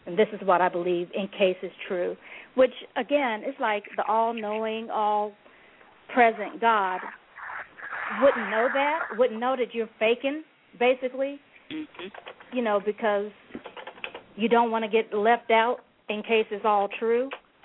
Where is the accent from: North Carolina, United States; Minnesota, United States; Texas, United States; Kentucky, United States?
North Carolina, United States; And I was raised in North Carolina, AME Zion Church.